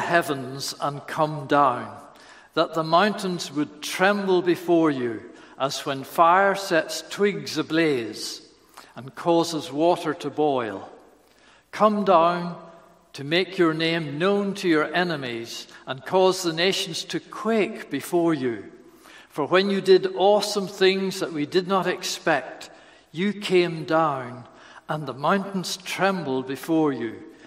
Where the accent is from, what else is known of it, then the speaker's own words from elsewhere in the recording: Northern Ireland, United Kingdom; because I'm from Northern Ireland, and because I have some roots in the 1859 revival.